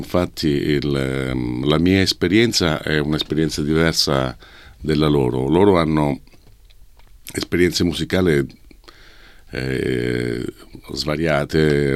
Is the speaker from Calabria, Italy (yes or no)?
yes; Caulonia, Calabria, Italy; Dal mio paese. E io sono orgoglioso di quella comunità